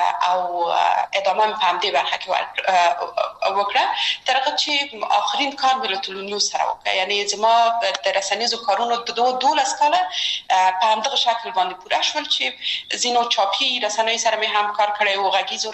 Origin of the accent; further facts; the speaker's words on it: Kabul, Afghanistan; یو خو موږ د مکرایانو په ساحه کې لوی شوي وو، هلته زموږ بلدتیا ډېره زیاته وه، د ژوند شرایط ډېر زیات توپیر یې درلوده